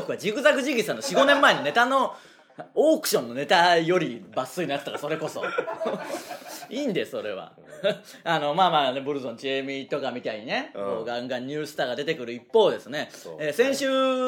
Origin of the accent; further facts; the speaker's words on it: Okayama, Japan; 岡山県出身ですからね、ただ会ったことないですけどね。